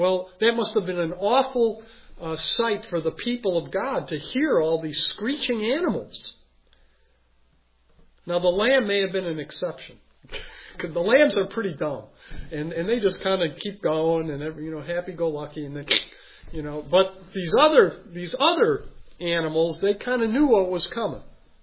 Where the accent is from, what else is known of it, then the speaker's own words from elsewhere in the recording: Chicago, Illinois, United States; And I grew up in Chicago, you know, and they had the slaughterhouses